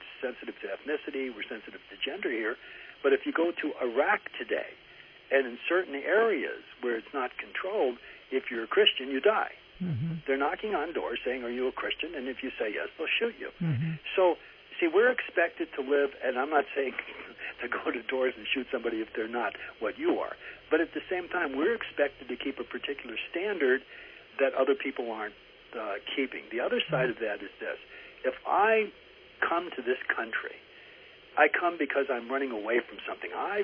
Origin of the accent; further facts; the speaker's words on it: United States; As an American, is the way I was brought up